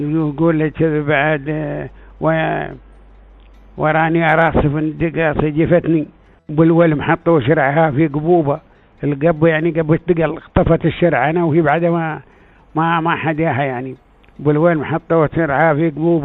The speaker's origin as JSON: {"language": "Arabic", "country": "United Arab Emirates", "said": "ونحن ما شاء الله هنا عندنا في الإمارات وايد شعرات"}